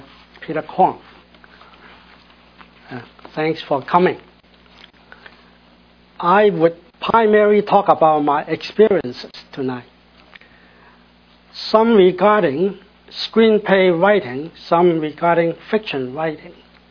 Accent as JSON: {"language": "English", "country": "Hong Kong", "tie": "born or raised there", "also_born_or_lived": "China", "second_language": "English", "moved": "as an adult", "lives_now": "United States", "said": "I was born a Chinese at a village in the southern part of mainland China. But I grew up in Hong Kong and went to elementary school and part of my high school there."}